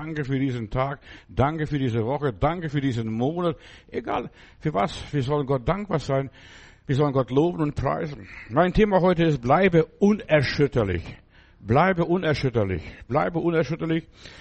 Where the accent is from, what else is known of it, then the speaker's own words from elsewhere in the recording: Lithuania; Ich weiß mal, bei meinem Uropa, bei uns zu Hause in Litauen, da hat er seinen Sarg unter der Treppe gehabt